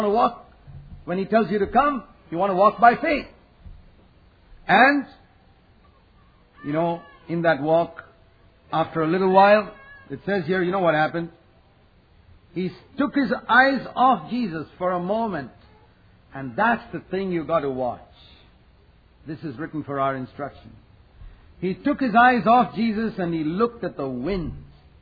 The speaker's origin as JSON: {"language": "English", "country": "India", "said": "I come from India where I've seen mission work across the country of all denominations."}